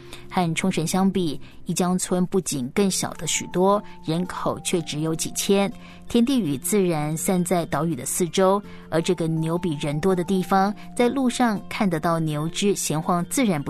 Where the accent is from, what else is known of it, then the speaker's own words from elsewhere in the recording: Taiwan; 我是台湾